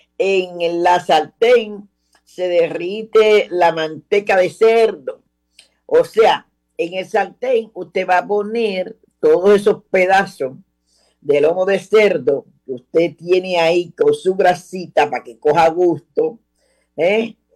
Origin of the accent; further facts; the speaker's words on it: Dominican Republic; aunque yo no soy boricua, soy dominicana, pero nosotros en nuestras islas nunca dejamos un canto de cilantro